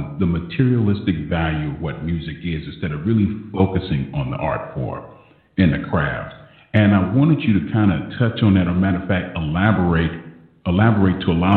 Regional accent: California, United States; now in Houston, United States; I'm in Houston, but I'm originally from California.

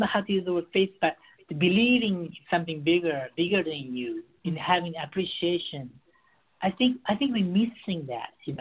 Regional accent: Beirut, Beirut Governorate, Lebanon; English is a second language; moved away; also born or lived in Japan / United States; I was raised in Beirut, and I lived in Japan. I lived in the U.S. for 10 years.

